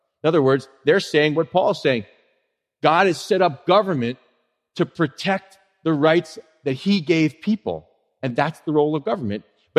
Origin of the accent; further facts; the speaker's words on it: Philadelphia, Pennsylvania, United States; I grew up in Philly, man. We learned how to drive in Philly.